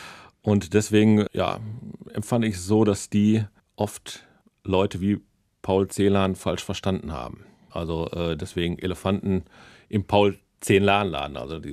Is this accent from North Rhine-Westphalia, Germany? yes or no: yes; Bielefeld, North Rhine-Westphalia, Germany; in Bielefeld, wo ich herkomme